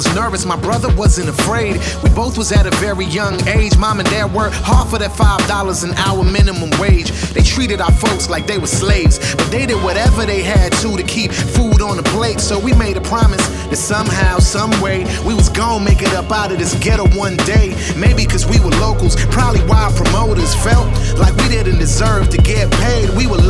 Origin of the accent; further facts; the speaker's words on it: U.S. Virgin Islands; growing up in the Virgin Islands, you know, it's real reggae-driven, real calypso-driven.